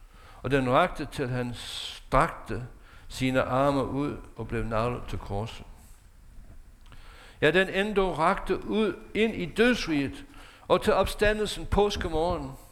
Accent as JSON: {"language": "Danish", "country": "United States", "said": "for andre verdens dele lige nu, fordi jeg stammer fra USA."}